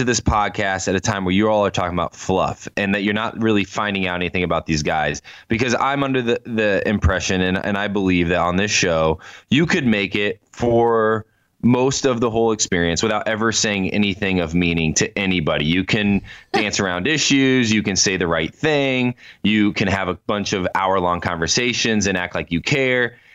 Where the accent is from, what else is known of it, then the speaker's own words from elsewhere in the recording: Indiana, United States; I had to travel back to Indiana to my hometown to spend the 4th of July here.